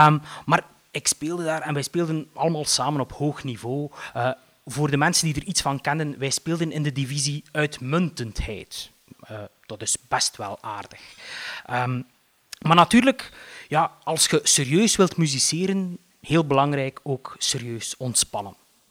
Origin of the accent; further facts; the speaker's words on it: Eeklo, East Flanders, Belgium; Ik ben opgegroeid in Eeklo.